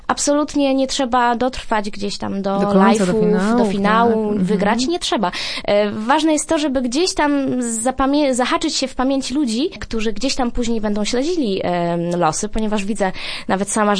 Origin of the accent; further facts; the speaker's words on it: Głogów, Lower Silesian Voivodeship, Poland; now in Poznań, Poland; Tak, oczywiście, jestem z Głogowa i tutaj przy każdej okazji wspominam, że właśnie to jest to moje miasto rodzinne.